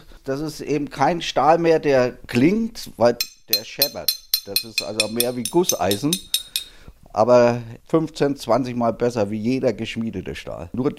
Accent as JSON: {"language": "German", "region": "Bavaria", "country": "Germany", "tie": "born there", "moved": "yes", "said": "Also ich bin geborener Mittelfranke. Aber ich bin seit 1974 in Schleswig-Holstein. Ich kann auch gut Plattdeutsch schon."}